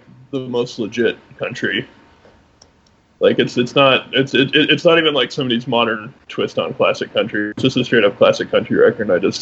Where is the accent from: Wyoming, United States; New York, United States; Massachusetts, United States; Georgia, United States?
Wyoming, United States; Cody; now in Fort Collins, United States; I'm from Cody, Wyoming. Originally.